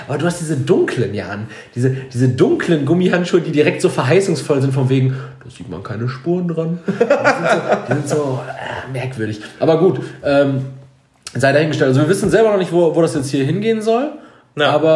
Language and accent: German; North Rhine-Westphalia, Germany; Und Quatsch beiseite, wir kommen natürlich aus dem Herzen des Ruhrgebiets, selbstredend.